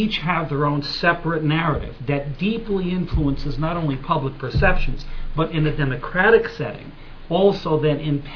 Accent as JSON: {"language": "English", "town": "New York City", "region": "New York", "country": "United States", "said": "I'm a New Yorker, and it's bad enough being an American where we think there's a solution to every problem."}